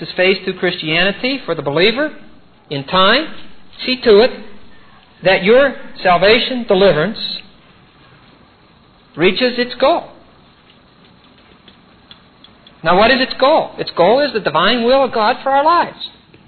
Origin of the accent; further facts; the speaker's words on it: East Pittsburgh, Pennsylvania, United States; If that would have been in my hometown of East Pittsburgh